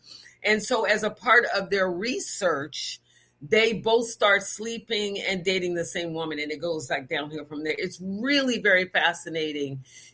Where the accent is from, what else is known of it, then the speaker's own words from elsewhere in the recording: Waco, Texas, United States; Because when I came out from Waco, Texas, I would talk about I did it. I was saying, oh, yeah, and, you know, my mom and them.